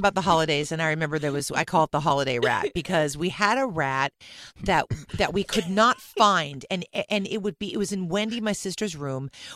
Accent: Los Angeles, California, United States; There's Bel Air rats because there's a lot of ivy in Bel Air. And I grew up in Bel Air.

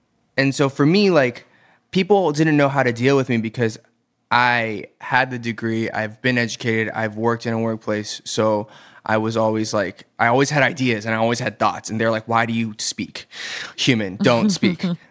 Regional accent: Atlanta, Georgia, United States; But I think with my upbringing, you know, growing up in Atlanta, there weren't a lot of Asians there either.

